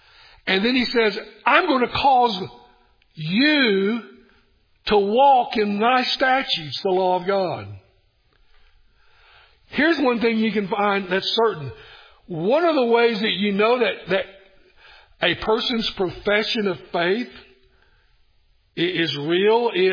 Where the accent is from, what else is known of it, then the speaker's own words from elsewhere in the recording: Tennessee, United States; Tennessee where I grew up.